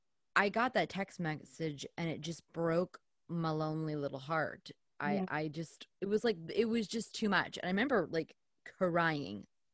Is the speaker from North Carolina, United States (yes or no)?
no; New Jersey, United States; also born or lived in Northern Ireland; I am a Jersey girl. I was born and bred in New Jersey, and I'm very proud of being from New Jersey because it's such a weird little fun state. But I haven't lived here my whole life.